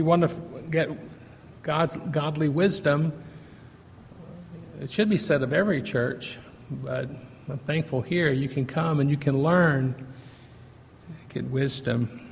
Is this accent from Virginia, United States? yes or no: yes; Virginia, United States; growing up in Virginia, I would know some of these places where they didn't have windows, and it was a secret society.